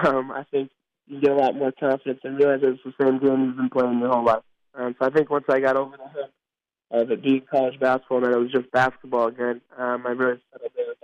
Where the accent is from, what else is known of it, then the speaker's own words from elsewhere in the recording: Minneapolis, Minnesota, United States; Minneapolis is my hometown. I'm really looking forward to that.